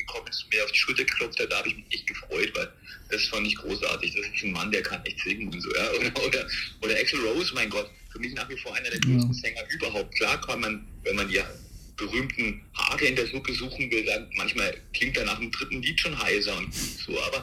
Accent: Germany; unter anderem als Kaiser Franz Josef, was als Piefke auch eine ganz schöne Herausforderung und auch Ehre war.

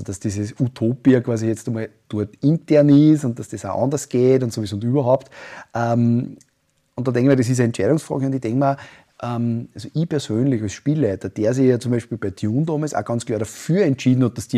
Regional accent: Upper Austria, Austria; ich bin Oberösterreicher

